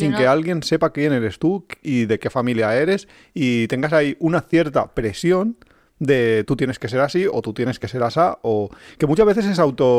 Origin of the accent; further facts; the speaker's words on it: Valencian Community, Spain; yo nací y crecí en un... Bueno, nací en Valencia, pero luego crecí al poco... Yo cuando ya tenía como conciencia, toda mi conciencia ha sido en un pequeño pueblo de unos 5.000 habitantes en aquel momento. Entonces, cuando yo me fui a Valencia